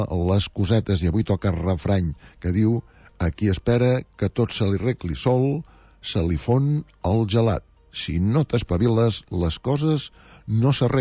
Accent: Girona, Catalonia, Spain; hi ha a vegades notícies bones que som els gironins

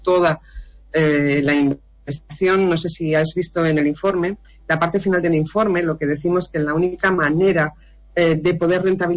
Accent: Alicante, Valencian Community, Spain; Soy alicantina, puede que algo pille

